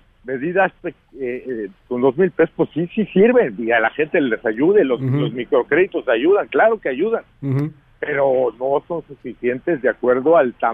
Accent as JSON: {"language": "Spanish", "country": "Mexico", "said": "somos mexicanos, tenemos familiares, hijos, hermanos, queremos cuidar la salud de los mexicanos"}